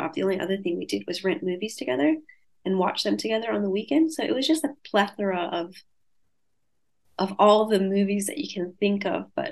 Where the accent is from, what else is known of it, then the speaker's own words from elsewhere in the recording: Sydney, New South Wales, Australia; a lot of the Vietnamese people growing up in Sydney